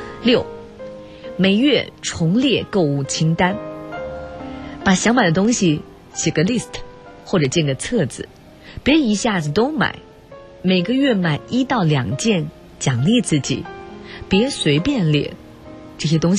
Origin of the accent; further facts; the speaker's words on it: northern China, China; 我是北方人，以前口味偏重好吃肉